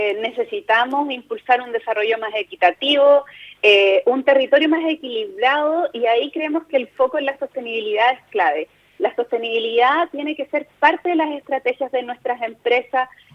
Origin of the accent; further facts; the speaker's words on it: Concepción, Biobío, Chile; Yo vengo llegando a la región, si bien soy penquista, hace varios años estuve afuera